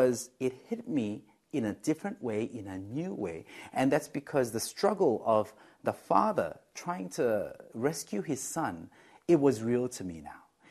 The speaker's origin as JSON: {"language": "English", "town": "Sydney", "region": "New South Wales", "country": "Australia", "tie": "born or raised there", "said": "I love it not just because it's set in Sydney, my hometown"}